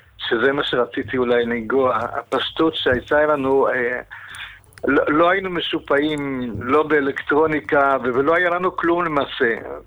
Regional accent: Hadera, Haifa District, Israel; also born or lived in Italy; גדלתי בחדרה. נולדתי באיטליה במחנות העקורים, מיד אחרי השואה.

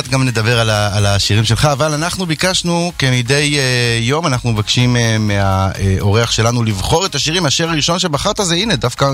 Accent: Bnei Brak, Tel Aviv District, Israel; אם אתם בני ברקים אסלים כמוני. אני אגב גדלתי בבני ברק

